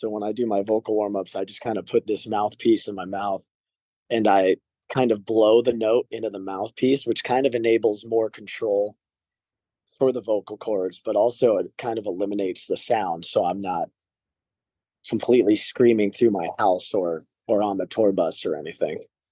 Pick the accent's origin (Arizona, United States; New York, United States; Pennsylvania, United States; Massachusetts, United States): Arizona, United States; We were playing U-Fest in Arizona, 98 KUPD U-Fest. It's my home state.